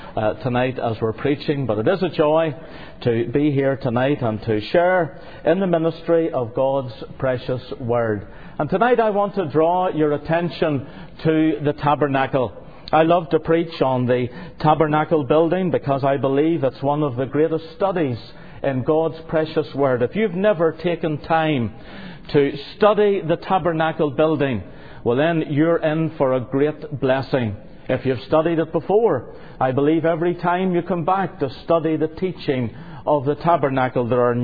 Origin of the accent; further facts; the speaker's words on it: Northern Ireland, United Kingdom; I am from Northern Ireland studying in the Missionary Institute.